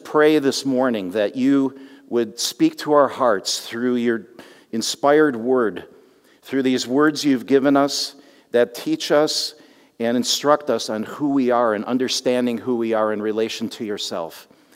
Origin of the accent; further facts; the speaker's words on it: St. Catharines, Ontario, Canada; born there; I come from Mennonite roots and was born in Ontario, in St. Catharines